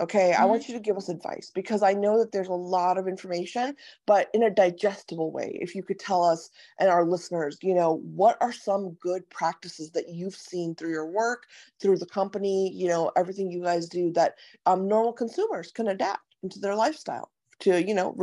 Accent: Ohio, United States; My family is actually in Westchester and I grew up in Ohio as well.

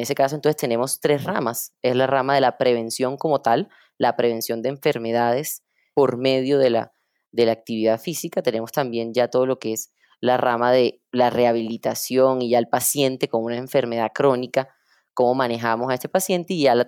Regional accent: Barranquilla, Atlántico, Colombia; es una barranquillera. Nací en Barranquilla y he vivido creo que casi toda mi vida en Barranquilla.

